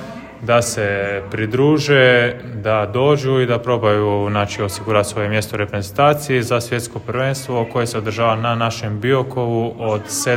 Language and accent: Croatian; Croatia; ja najviše uživam trčati tu kod nas u Hrvatskoj na našim utrkama